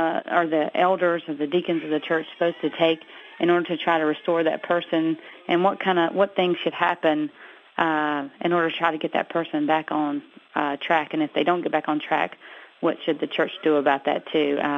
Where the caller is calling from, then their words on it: Sandy Ridge, North Carolina, United States; I am calling from Sandy Ridge, North Carolina.